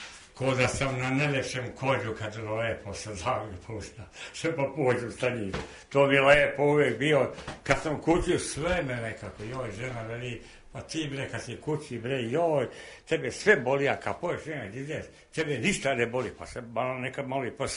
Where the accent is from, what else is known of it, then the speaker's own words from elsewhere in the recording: Studenica, Šumadija and Western Serbia, Serbia; also born or lived in Kraljevo; dolazim iz Kraljeva. Sviram, ja sam još rodom sa studenice